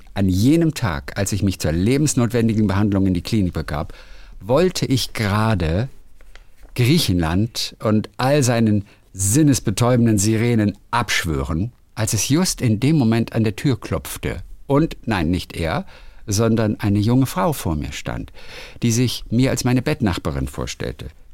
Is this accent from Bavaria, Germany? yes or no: no; Emden, Lower Saxony, Germany; moved away as an adult; now in Winnipeg, Canada; aus Winnipeg, Kanada. Und ich habe euch vor einiger Zeit schon einmal geschrieben, eigentlich bin ich in Emden geboren und auch aufgewachsen und erst später im Leben ins Ausland gezogen.